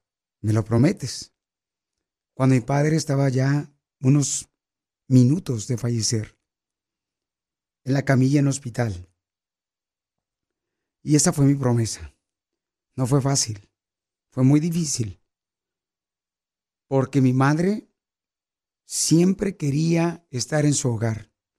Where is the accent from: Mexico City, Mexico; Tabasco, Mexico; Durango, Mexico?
Durango, Mexico; now in United States; Porque aquí venimos de Durango a Estados Unidos.